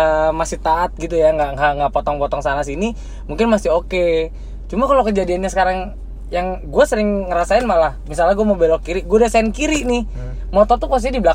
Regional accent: Jakarta, Indonesia; Mas, gue orang Jakarta

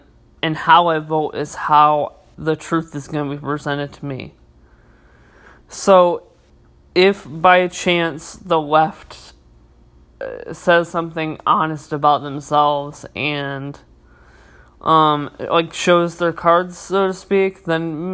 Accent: Michigan, United States; moved away as an adult; I went back to my hometown in Michigan, and it didn't take 1 to 2 days to realize that I have it way better here.

